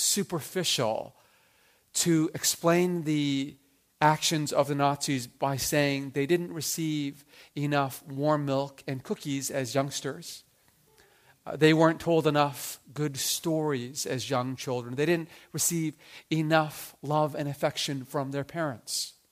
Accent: Japan; also born or lived in Canada; And as a Japanese person, I'm thinking, how could this have happened? I'm also Canadian.

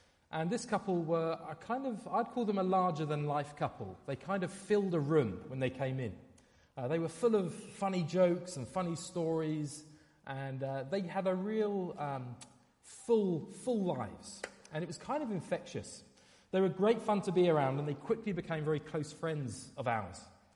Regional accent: England, United Kingdom; I am from England, which feels like a really good thing to say today.

